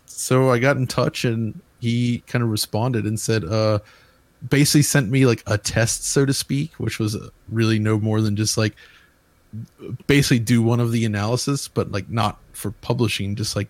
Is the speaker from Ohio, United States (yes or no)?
yes; Cincinnati, Ohio, United States; Is actually from, I'm from Cincinnati, Ohio.